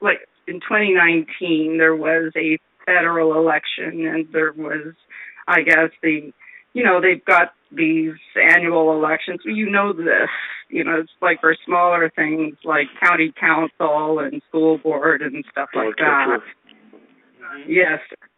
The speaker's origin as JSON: {"language": "English", "country": "Canada", "said": "My husband was American. I am Canadian."}